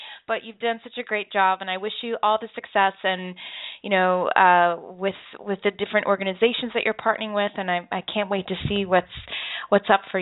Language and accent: English; East Coast, United States; now in London, United Kingdom; I grew up on the East Coast, so I know all about snow.